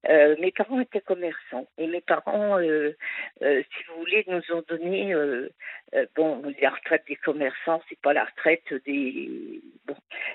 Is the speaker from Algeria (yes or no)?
no; Grand Est, France; moved away; Je suis revenue dans ma région où je suis née. J'ai acheté un appartement. Je suis de la Marne.